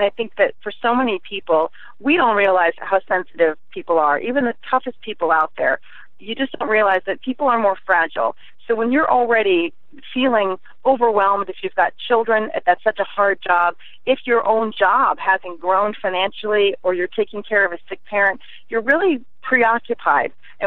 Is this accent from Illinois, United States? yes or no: yes; Chicago, Illinois, United States; I'm from Chicago, so I'm sort of used to just being a little bit tougher